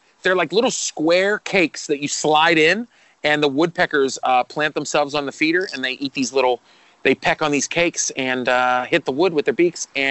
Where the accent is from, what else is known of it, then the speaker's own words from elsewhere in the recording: Pittsburgh, Pennsylvania, United States; I tell people, don't tell them I'm from Pittsburgh.